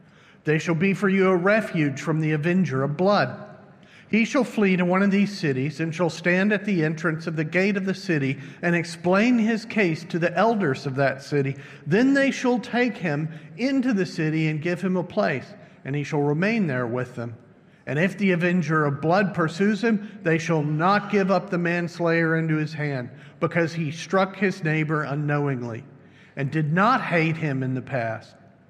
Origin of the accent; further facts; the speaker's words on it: Dallas, Texas, United States; Sometimes our hometown pride is expressed in slogans. I come from the Dallas area. It's called Big D.